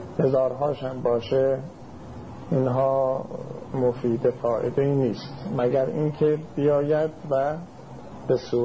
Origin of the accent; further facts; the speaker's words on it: Iran; اون راننده وقتی فهمید ما ایرانی هستیم شروع کرد پرسجو کردن